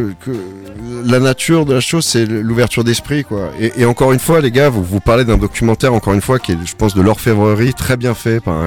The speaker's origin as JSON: {"language": "French", "town": "Strasbourg", "region": "Grand Est", "country": "France", "said": "C'était nous on vient de Strasbourg."}